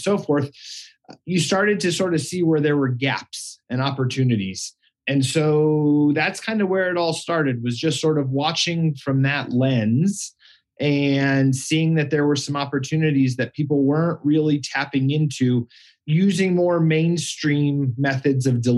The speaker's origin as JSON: {"language": "English", "region": "Colorado", "country": "United States", "tie": "born or raised there", "said": "just sort of going to college in Boulder and growing up in Colorado, it has been around and prevalent."}